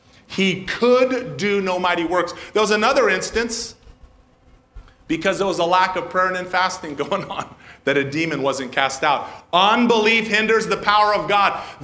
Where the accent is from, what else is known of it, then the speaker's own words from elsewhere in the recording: California, United States; I'm an American. See, I'm from the Central Valley, and there's a bunch of cowboys down there.